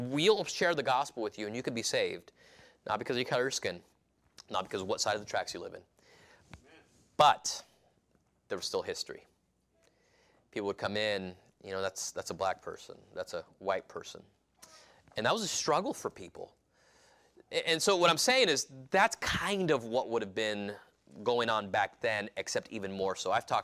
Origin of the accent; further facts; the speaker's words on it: California, United States; Growing up in California, I didn't know any better.